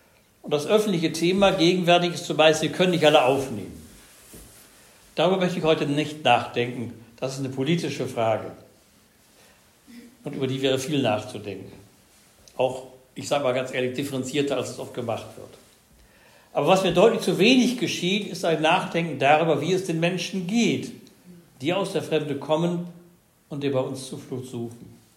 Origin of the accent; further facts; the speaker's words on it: Lower Saxony, Germany; In meiner Heimat der Grafschaft Bentheim